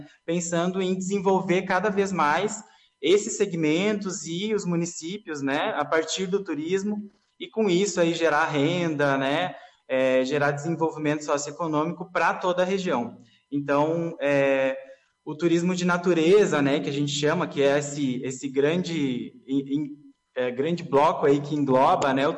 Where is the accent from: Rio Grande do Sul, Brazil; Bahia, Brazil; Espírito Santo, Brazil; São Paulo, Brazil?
Rio Grande do Sul, Brazil; Novo Hamburgo; Eu sou gaúcho, eu sou de Novo Hamburgo, ali da região metropolitana de Porto Alegre